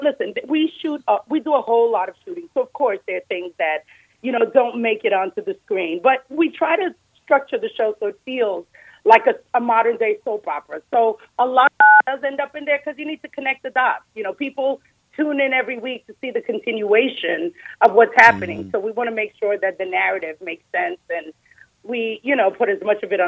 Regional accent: New York City, New York, United States; born there; But yes, I was born in Manhattan, in New York.

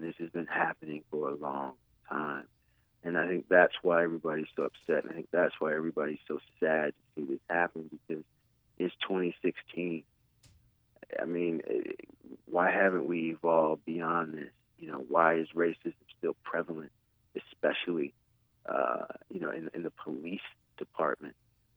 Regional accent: Maryland, United States; Growing up in Maryland, I used to go to Smithsonian every year. So this is something that's very close to home for me.

